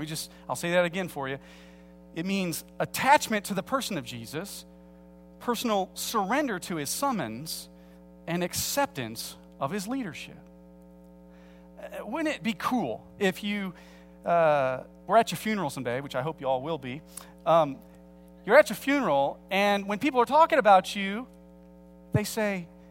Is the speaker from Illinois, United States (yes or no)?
yes; Peoria, Illinois, United States; Much like in my hometown of Peoria, Illinois, it's sort of expected that, for example, with my family, 3 to 4 generations before me have worked at Caterpillar